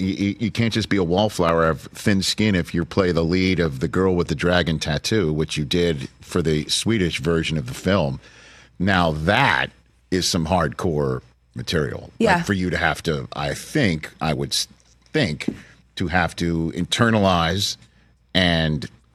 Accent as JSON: {"language": "English", "town": "Staten Island", "region": "New York", "country": "United States", "tie": "born or raised there", "said": "No, but I grew up in Staten Island."}